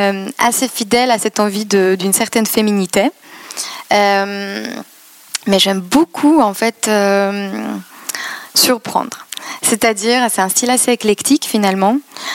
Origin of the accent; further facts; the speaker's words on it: Poznań, Greater Poland Voivodeship, Poland; French is a second language; À Poznań. C'est une ville entre Varsovie et Berlin. J'ai grandi avec, une bande de garçons